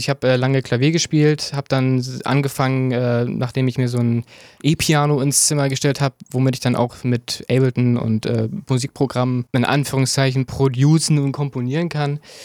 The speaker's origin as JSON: {"language": "German", "town": "Rostock", "region": "Mecklenburg-Vorpommern", "country": "Germany", "tie": "born or raised there", "said": "Der Landkreis Rostock ist auf jeden Fall richtig. Wir hatten das eben schon, ich bin auch Dorfkind, aber immer in Rostock zur Schule gegangen, habe hier einen relativ guten Freundeskreis auch. Also würde sagen, ich bin Rostocker Jung sozusagen."}